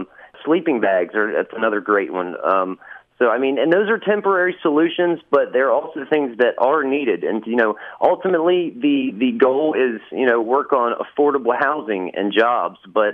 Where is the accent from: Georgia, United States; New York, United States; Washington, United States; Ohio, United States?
Ohio, United States; Williamsburg; now in Madisonville, United States; walking to my hometown, my childhood hometown of Williamsburg, Ohio